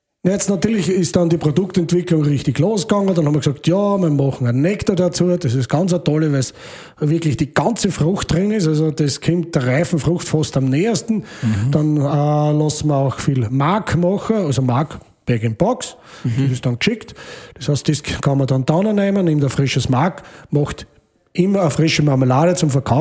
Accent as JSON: {"language": "German", "region": "Lower Austria", "country": "Austria", "said": "bei uns im Waldviertel"}